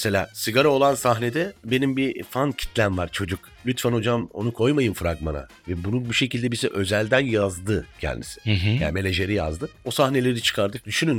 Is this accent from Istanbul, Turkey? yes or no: yes; Istanbul, Turkey; Zaten Fındıkzade'de yaşıyorum. 1986'lıyım. Orada doğdum büyüdüm.